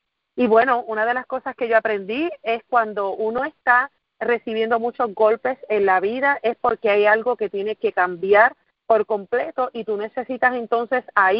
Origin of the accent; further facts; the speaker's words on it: Guayama, Puerto Rico; soy de Guayama, Puerto Rico, del sur de la isla, tomo muchísimo orgullo en decir que nací y me crié en una casita que con muchísimo esfuerzo construyeron mis abuelitos.